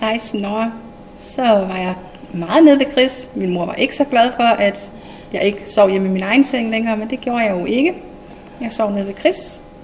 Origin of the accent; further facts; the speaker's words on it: Gærum, North Denmark Region, Denmark; Jeg kommer fra Gærm, gik på Gærm skole.